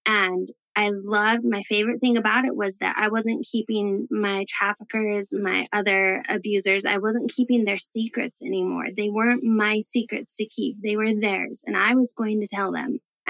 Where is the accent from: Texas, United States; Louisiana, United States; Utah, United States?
Utah, United States; I wasn't sure that I was going to be able to come back to Utah, my home state